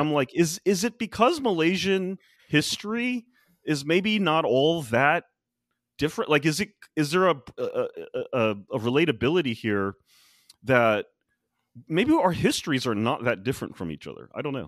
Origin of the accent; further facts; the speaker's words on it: United States; growing up as an American